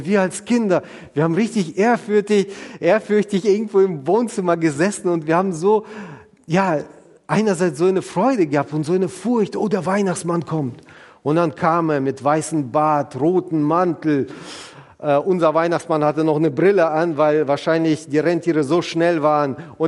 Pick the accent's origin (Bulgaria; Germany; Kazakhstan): Kazakhstan; Wisst ihr, ich komme aus Kasachstan, ich bin in Kasachstan geboren